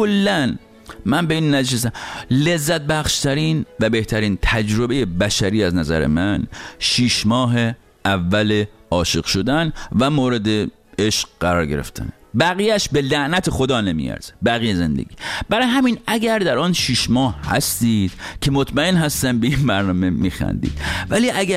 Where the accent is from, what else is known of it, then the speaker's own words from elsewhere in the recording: Rasht, Gilan, Iran; من خودم چون رشتی هستم